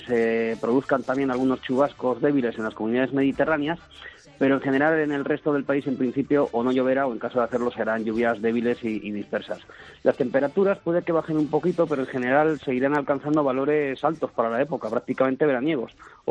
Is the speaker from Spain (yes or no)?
yes; Lodosa, Navarre, Spain; Estoy aquí en mi pueblo, en Lodosa, celebrando el cumpleaños de mi padre